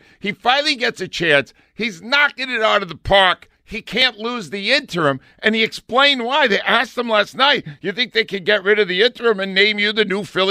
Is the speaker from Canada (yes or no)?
yes; Canada; I'm Canadian and I'm 58.